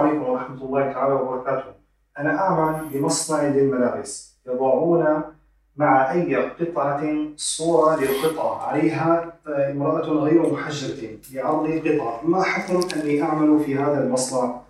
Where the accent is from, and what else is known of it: Syria